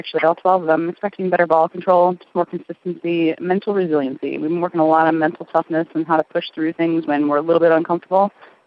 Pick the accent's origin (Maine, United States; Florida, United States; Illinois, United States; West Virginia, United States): Illinois, United States; Naperville; I'm from Illinois, Naperville, Illinois.